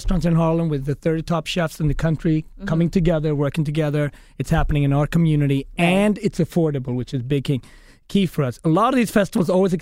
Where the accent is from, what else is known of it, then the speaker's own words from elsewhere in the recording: Sweden; also born or lived in Ethiopia; I was born in Ethiopia. I grew up in Sweden.